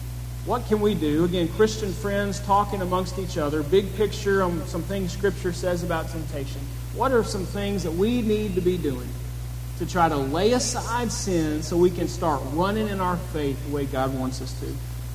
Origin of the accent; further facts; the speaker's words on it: Murfreesboro, Tennessee, United States; also born or lived in Memphis; I grew up in Murfreesboro, Tennessee, but I was born in Memphis. And I was there in Memphis till about third grade till my family moved to Murfreesboro.